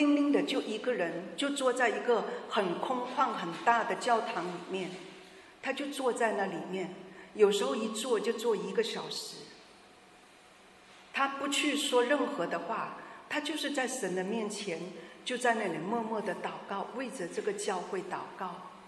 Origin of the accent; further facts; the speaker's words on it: China; 父母，我们中国人的这种家庭的文化，我们需要纠正